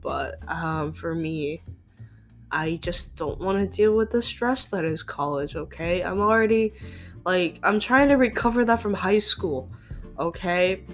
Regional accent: United States; born there; But then, you know, I was born here in America, and, you know, Americans love their fast food.

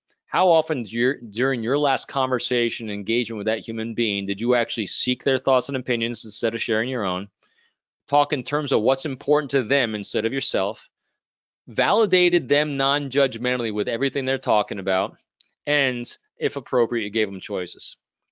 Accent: New York, United States; I am originally from the Northeast. I grew up in New York, you know, north of the city.

